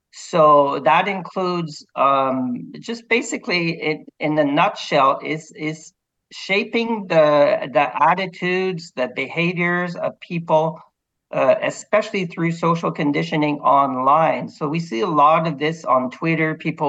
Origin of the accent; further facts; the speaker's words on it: Quebec, Canada; I'm from Quebec, Canada, and there's almost the majority of the population here speak French.